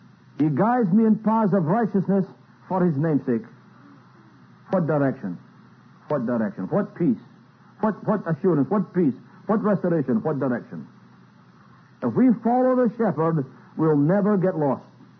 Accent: Scotland, United Kingdom; When I was a young boy, I was brought up in Scotland.

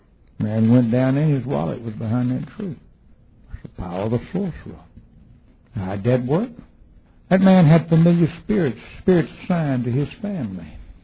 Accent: Alabama, United States; I was raised in Alabama, and there was a man who lived down the road from us who was a sorcerer called a hoodoo.

